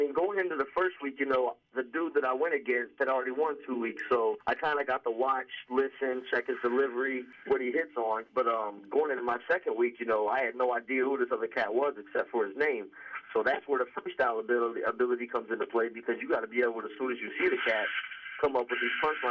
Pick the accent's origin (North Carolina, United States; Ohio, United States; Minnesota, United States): Ohio, United States; Hamilton; Yeah, Hamilton. I grew up in Hamilton, man. Just a little north of there, man. Been there my whole life.